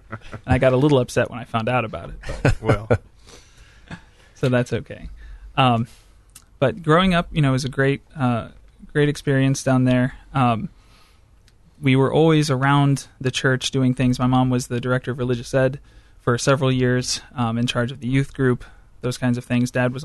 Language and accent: English; Ohio, United States; I grew up in Scioto County, Ohio. Not a lot of people know where it is.